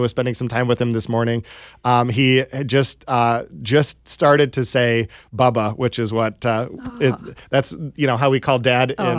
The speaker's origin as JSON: {"language": "English", "town": "Ann Arbor", "region": "Michigan", "country": "United States", "tie": "born or raised there", "said": "So I'm a mix of different backgrounds, but I'm a proud Ann Arborite who went through Ann Arbor Public Schools"}